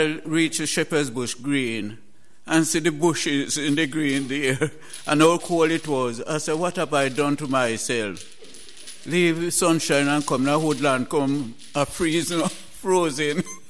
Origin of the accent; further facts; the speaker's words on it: Jamaica; now in United Kingdom; I'm from Jamaica. And I came to this country in the 50s.